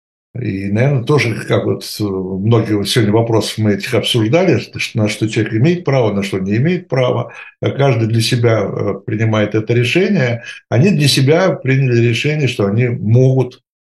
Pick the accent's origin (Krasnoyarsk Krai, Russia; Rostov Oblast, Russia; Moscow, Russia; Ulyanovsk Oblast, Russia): Moscow, Russia; я себя считаю не просто россиянином, я себя считаю москвичом, поэтому москалем